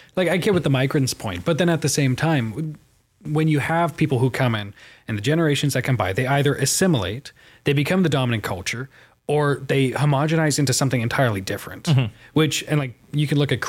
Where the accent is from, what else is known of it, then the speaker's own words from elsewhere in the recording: Ottawa, Ontario, Canada; And I'm Canadian. I was born there and I grew up in Ottawa. So it's right on the Quebec border.